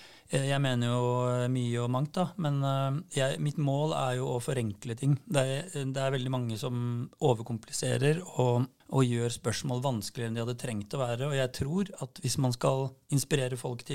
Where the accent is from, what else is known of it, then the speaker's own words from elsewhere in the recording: Råde, Østfold, Norway; Jeg kommer fra Råde I Østfold, men bor I Moss.